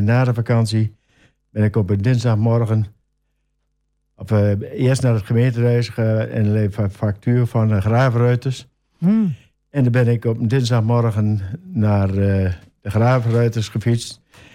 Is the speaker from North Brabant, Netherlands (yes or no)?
no; Haaksbergen, Overijssel, Netherlands; now in Almelo, Netherlands; En ik ben geboren en getogen in Haaksbergen. Mm. En in maart 1999 zijn we verhuisd om de kinderen naar Almelo.